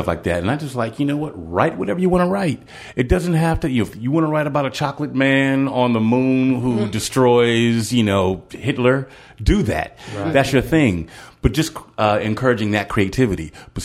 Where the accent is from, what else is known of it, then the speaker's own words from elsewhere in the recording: Compton, California, United States; When I was talking, I used to say, I grew up in Compton.